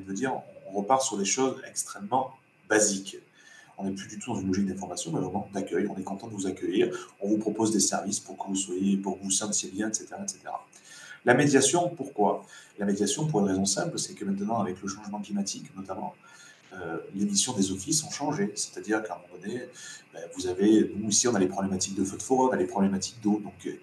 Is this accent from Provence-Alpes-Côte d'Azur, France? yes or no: yes; Carpentras, Provence-Alpes-Côte d'Azur, France; J'ai grandi à Carpentras. Hop, je suis revenu à Carpentras